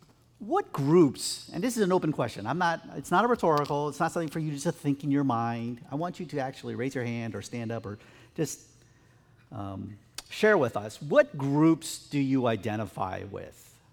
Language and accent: English; Salt Lake City, Utah, United States; I grew up in Utah. I grew up in Salt Lake City.